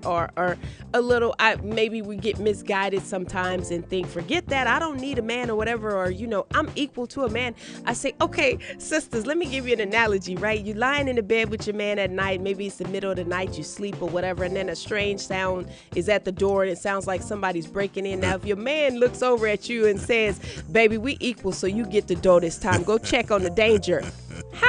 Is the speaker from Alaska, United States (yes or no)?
no; Oakland, California, United States; I came from Oakland, California. My mom was part of the civil rights movement, as well as my father. We didn't have no money. I grew up in the projects